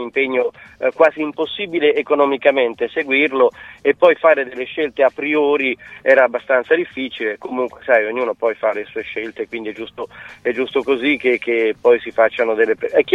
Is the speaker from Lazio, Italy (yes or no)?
no; Ancona, Marche, Italy; Io sono di Ancona e anconetano mi sento e sono cresciuto in questa città sotto tutti gli aspetti, e ho scelto di restare anche professionalmente in questa città